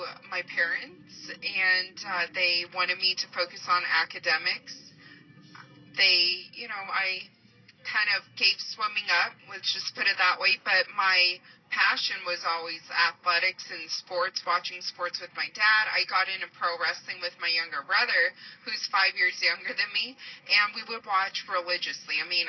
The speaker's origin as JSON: {"language": "English", "town": "Las Vegas", "region": "Nevada", "country": "United States", "tie": "born or raised there", "said": "Born and raised in Las Vegas. Sierra Vista High School, class"}